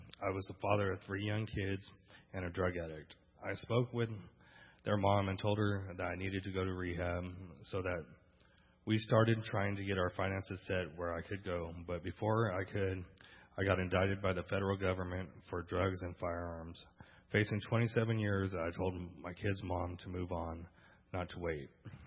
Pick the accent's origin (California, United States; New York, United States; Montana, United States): California, United States; Fresno; born there; I was born in Fresno, the youngest of three and the only boy.